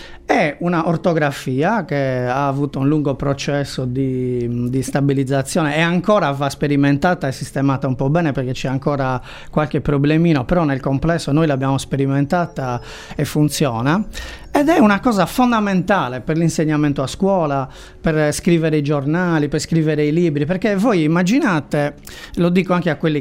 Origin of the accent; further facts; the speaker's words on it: Laconi, Sardinia, Italy; moved away as an adult; now in Cagliari, Italy; io vengo da una famiglia dove comunque il sardo veniva parlato a Lacconi, diciamo, sono di Lacconi. Anche se sono a Cagliari ormai da tantissimo tempo